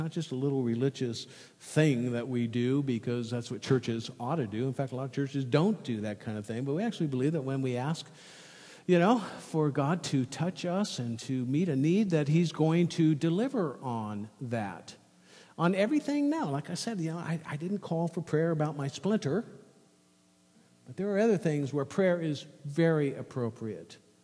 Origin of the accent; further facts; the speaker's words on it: United States; I've born and raised in the United States during, you know, I mean, I've never been in war.